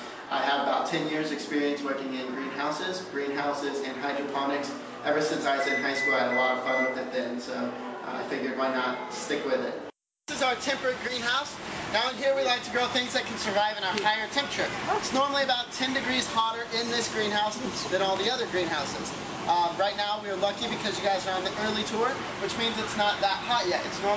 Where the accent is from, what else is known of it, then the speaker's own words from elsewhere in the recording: Arizona, United States; Well, like I said … I'm from Arizona. I just got done at the University of Arizona with my degree in agricultural education.